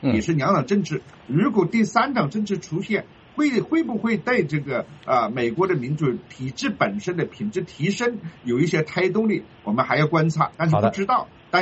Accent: China; now in United States; 作为一个中国人

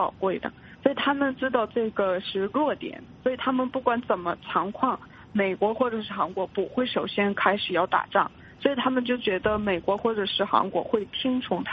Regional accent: North Korea; Chinese is a second language; 所以这今年也是我的家乡又饿死了2个人，这是光是我所知道的。所以北朝鲜的情况现在真的很不好。

